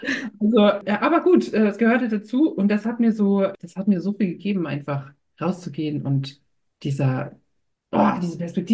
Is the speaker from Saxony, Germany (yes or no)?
yes; Saxony, Germany; ich komme ursprünglich aus Sachsen. Und zwar ganz aus dem Dreiländereck, so Polen und Tschechien, so Tal der Ahnungslosen hat man das ja früher mal freundlich genannt. Und wunderschöne Gegend.